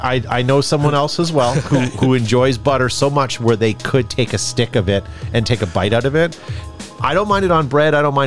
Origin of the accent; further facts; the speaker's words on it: Canada; And granted, we are from Canada.